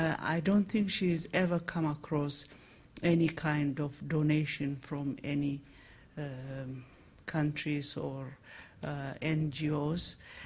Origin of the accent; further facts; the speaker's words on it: Ethiopia; and I'm originally from Ethiopia.